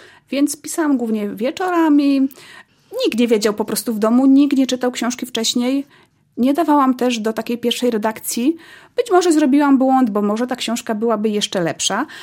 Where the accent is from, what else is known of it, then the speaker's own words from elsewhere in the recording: Połomia, Subcarpathian Voivodeship, Poland; Tak, to jest moja rodzinna miejscowość. Mieszkam w niej od zawsze.